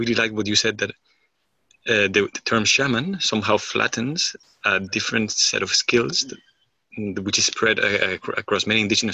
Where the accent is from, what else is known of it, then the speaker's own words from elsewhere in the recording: Spain; English is a second language; now in Germany; I'm calling from Germany and I'm from Spain.